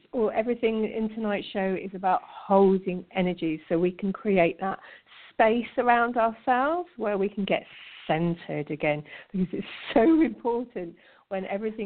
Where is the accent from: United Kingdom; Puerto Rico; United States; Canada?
United Kingdom; now in Denmark; I live in Denmark, and I'm a British citizen